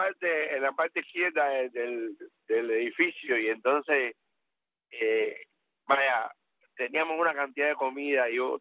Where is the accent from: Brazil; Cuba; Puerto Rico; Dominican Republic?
Cuba; Guanabacoa, Havana; also born or lived in Caibarién; yo me acuerdo mucho de mi Cuba, de mi gente. Bueno, yo nací en Calle Barín, Villa Clara, pero me crié en La Habana, en Guanabacoa.